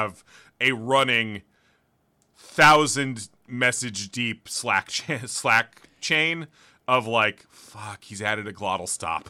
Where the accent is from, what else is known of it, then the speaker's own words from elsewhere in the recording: Indiana, United States; So Gary, I'll tell you, as someone, born and raised in Indiana, you don't have an accent